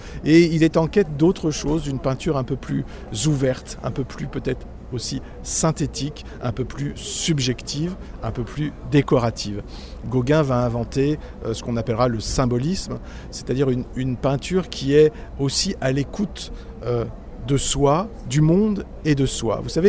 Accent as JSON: {"language": "French", "country": "French Polynesia", "tie": "born or raised there", "said": "mon enfance en Polynésie qui m'a évidemment ébloui comme toute enfance. Je n'ai pas de souvenir qui remonte au-delà de cette enfance en Polynésie, donc j'ai l'impression d'être un peu moi-même un peu tahitien."}